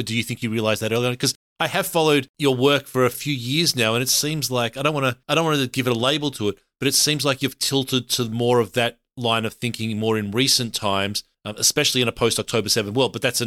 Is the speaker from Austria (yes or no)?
no; Australia; As a white straight guy growing up in Australia, that's not an experience that I am familiar with from a personal, but I do empathize with it.